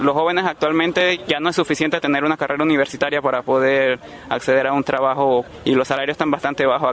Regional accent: Panama; En mi país, en Panamá, se le trata de buscar unos centros de acopio

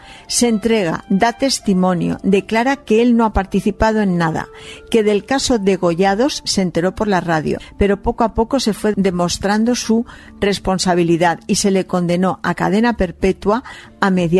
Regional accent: Mexico; born there; Yo nací en México, 4 años después de que mis padres llegaran como exiliados políticos. Mi familia es de Chile.

